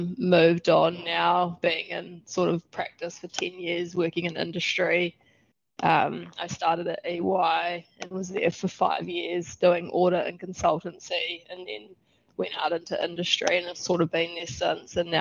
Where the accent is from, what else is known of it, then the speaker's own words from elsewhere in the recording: Hawke's Bay, New Zealand; Grew up in Hawke's Bay and have sort of gone away and come back. My whole family's actually come back home